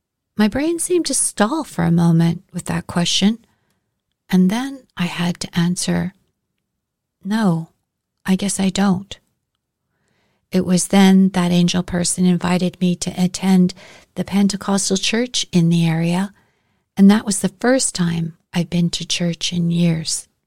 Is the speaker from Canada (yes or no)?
yes; Alberta, Canada; I grew up in Alberta with my mom and 3 sisters, and my mother raised us to be a Catholic, but she allowed us to choose our own faith when we were old enough to do so.